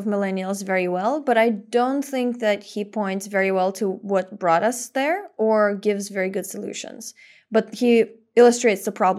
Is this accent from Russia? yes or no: yes; Russia; I think it was less common where I grew up in Russia.